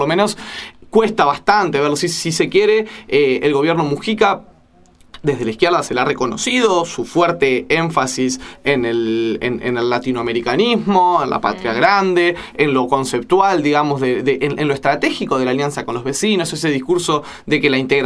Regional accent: Uruguay; nosotros como uruguayos tenemos que ser conscientes de que Uruguay históricamente tampoco ha sido una sílfide en el trato con los vecinos

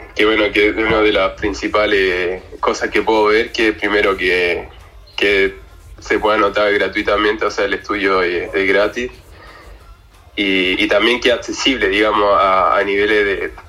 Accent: Graneros, O'Higgins, Chile; now in La Paloma, Uruguay; tengo 23 años y soy de Chile, de las 6 regiones, la ciudad específica Granero, Rancagua, que está en la zona central de Chile. Y eso ya hace 4 años más o menos que me vine a vivir a Uruguay y en La Paloma

